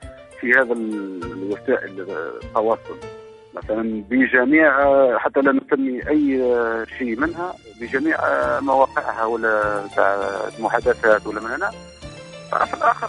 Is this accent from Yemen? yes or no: no; East, Algeria; من الجزائر، من الشرق الجزائري.